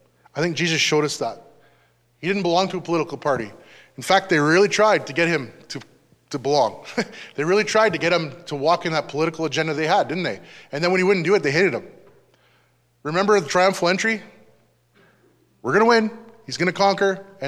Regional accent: Canada; as a Canadian, we live in this land

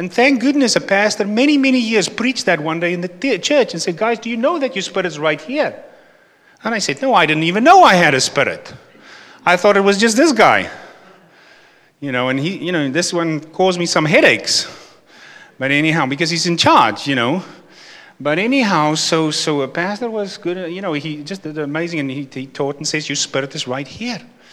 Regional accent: Sylvan Lake, Alberta, Canada; For you that don't know us, we're from Sylvan Lake.

